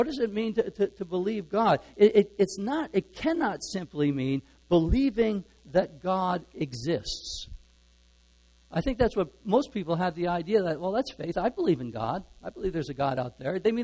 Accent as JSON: {"language": "English", "region": "New Jersey", "country": "United States", "said": "I'm from New Jersey, so I can pick on that a little bit."}